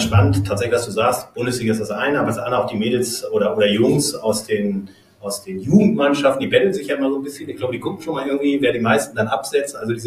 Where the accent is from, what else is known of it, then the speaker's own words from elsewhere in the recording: Buxtehude, Lower Saxony, Germany; heute sind wir wieder an meinem Standort, sozusagen meiner Heimat, hier zumindest der Sparkasse in Buxtehude.